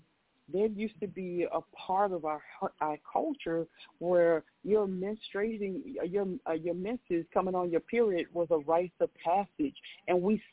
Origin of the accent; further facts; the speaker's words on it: Mississippi, United States; born there; I was born in Mississippi.